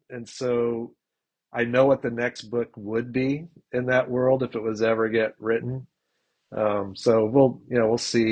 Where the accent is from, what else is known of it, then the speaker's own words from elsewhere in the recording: Hong Kong; I was born and raised in Hong Kong, so I went to an international school in Hong Kong at that same age range.